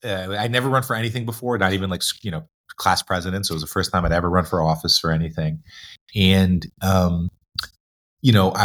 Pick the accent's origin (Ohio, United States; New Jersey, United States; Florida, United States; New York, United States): New Jersey, United States; moved away as an adult; I grew up in the Jersey burbs, so I'm a suburban kid. And then when I was 18, I vowed never to return to New Jersey. I left for college and went to California.